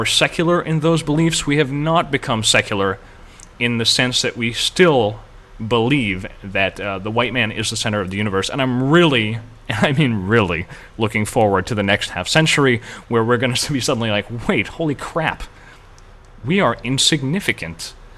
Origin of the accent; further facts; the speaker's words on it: Canada; and as speaking as a Canadian, I'm incredibly proud of it